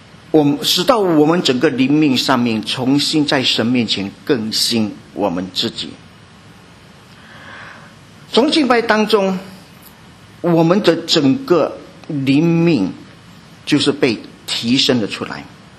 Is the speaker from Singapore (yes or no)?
yes; Singapore; 我不知道国内有没有讲做礼拜这个词。我们新加坡